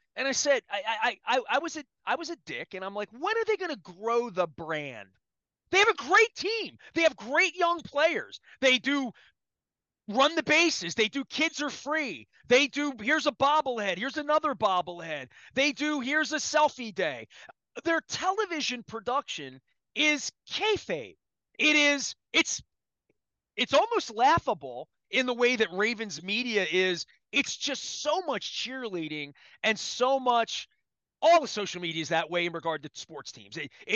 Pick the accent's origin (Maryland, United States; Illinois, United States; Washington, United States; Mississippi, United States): Maryland, United States; Dundalk; And I'm thinking, dude, I grew up in Dundalk.